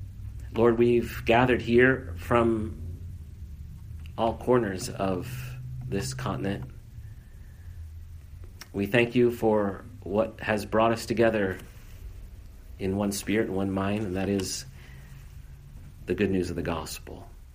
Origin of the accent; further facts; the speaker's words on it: Iowa City, Iowa, United States; the towns surrounding my hometown of Iowa City Iowa developed reputations.